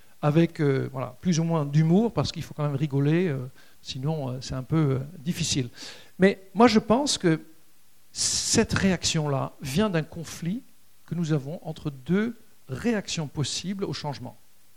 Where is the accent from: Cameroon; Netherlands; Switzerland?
Netherlands; now in France; je suis franco-néerlandais, j'ai grandi aux Pays-Bas, au paradis du vélo, où quasiment tout le monde fait du vélo